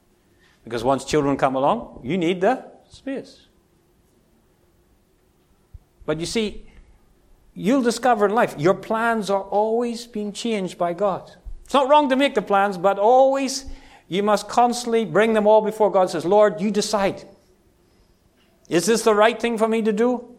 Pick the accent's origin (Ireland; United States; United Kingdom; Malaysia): Ireland; I grew up in Ireland